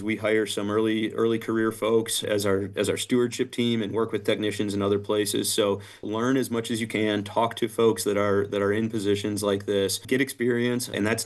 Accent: Wisconsin, United States; now in Havana, United States; I grew up in Wisconsin and attended, my undergrad was at University of Wisconsin-Stevens Point, but then I've been in Illinois since about 2004

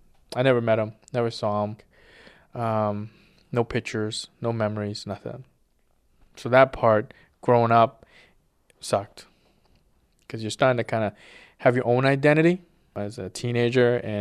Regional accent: Cambodia; Sometimes my kids are kind of confused that we're from Cambodia. Like, what do you mean you're from Cambodia? We live here.

